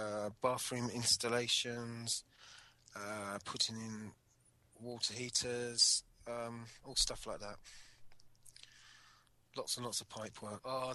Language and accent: English; Poole, South West England, United Kingdom; I come from Poole, Dorset, and I'm on the Train for Trade Skills Plumbing Course Level 2.